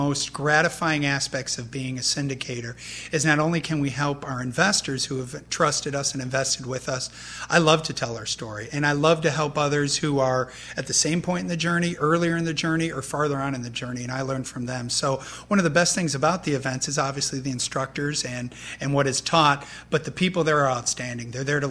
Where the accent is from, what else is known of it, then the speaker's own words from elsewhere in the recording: Chicago, Illinois, United States; now in Colorado, United States; Indeed. I'm originally from Chicago. My wife, Lynn, and I are both from there. We now live in Colorado, but that is home for us.